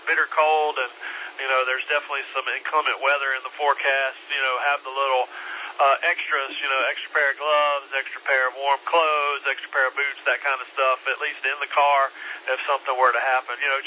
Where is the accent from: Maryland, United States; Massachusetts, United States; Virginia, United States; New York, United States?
Virginia, United States; When we grew up in Virginia, we would take, you know, warm clothes with us in the car